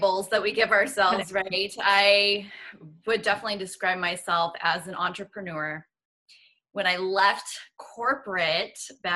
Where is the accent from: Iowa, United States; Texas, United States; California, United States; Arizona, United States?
California, United States; Stockton; And my hometown is Stockton, the foreclosure capital of the U.S. during that time.